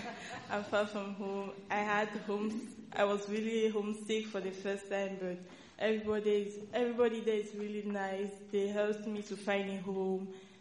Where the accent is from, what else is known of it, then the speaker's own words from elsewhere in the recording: Cameroon; English is a second language; I'm from Cameroon.